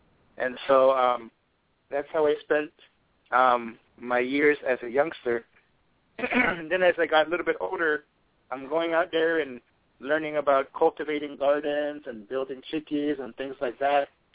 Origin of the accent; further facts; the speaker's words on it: Florida, United States; this is something that's really important to the community that I'm from. I'm from the Miccosukee community.